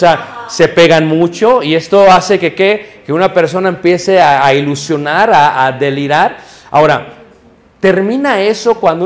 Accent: Mexico; eso del perreo no sé qué es, porque yo soy mexicano.

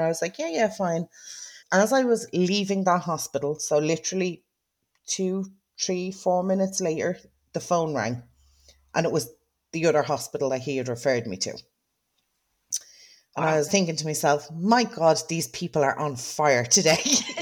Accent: Dublin, Leinster, Ireland; now in County Meath, Ireland; I don't live in Dublin. I'm from Dublin, but I don't live there. So I live on like in County Meath, which is probably half an hour outside of Dublin.

